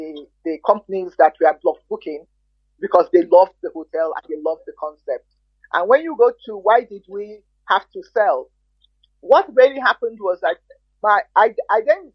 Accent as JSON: {"language": "English", "region": "Lagos", "country": "Nigeria", "tie": "born there", "said": "I was born in Lagos State. If Lagos State will allow me to say that, I was born in maternity in Lagos State."}